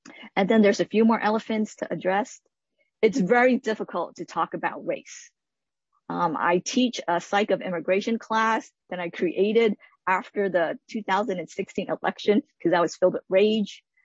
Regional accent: Hong Kong; moved away; I am an immigrant from Hong Kong, also a first-generation college graduate.

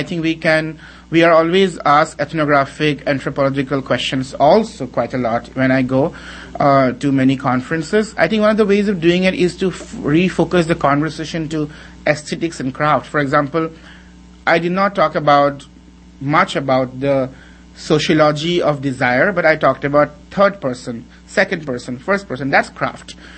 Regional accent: Guwahati, Assam, India; I grew up in the All India Radio campus where everybody was from all over the country. We spoke in English and Hindi and Assamese and Bengali.

